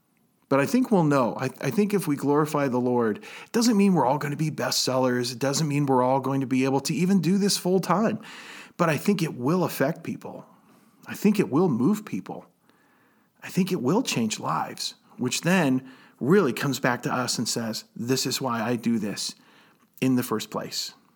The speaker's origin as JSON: {"language": "English", "country": "United States", "said": "there's this part of us as an artist and probably as an American, frankly, that rises up and says, I don't think so."}